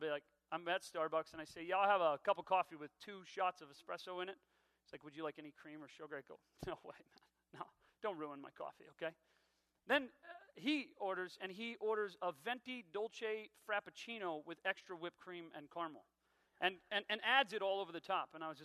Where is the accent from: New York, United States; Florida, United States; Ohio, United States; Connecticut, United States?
Ohio, United States; Dayton; also born or lived in Centerville; I grew up here in Dayton, Ohio, grew up here in South Dayton. I started out in a little neighborhood called Springboro.